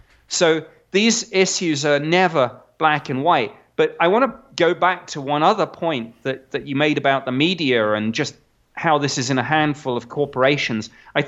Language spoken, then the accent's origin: English; United Kingdom; now in United States; I'm a Brit, so I'm now an honored guest in this great country.